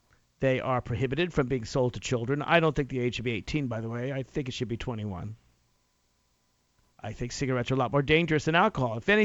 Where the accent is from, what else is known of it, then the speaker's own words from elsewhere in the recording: Virginia, United States; The lowest priced cigarettes in the country are in my home state of Virginia.